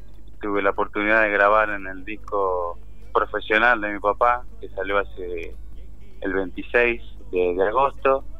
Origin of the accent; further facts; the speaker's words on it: General Rodríguez, Buenos Aires Province, Argentina; born there; General Rodríguez.